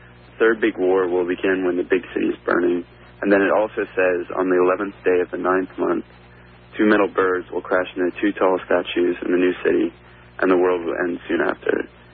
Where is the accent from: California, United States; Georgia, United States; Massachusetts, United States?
Georgia, United States; Atlanta; I'm from Atlanta.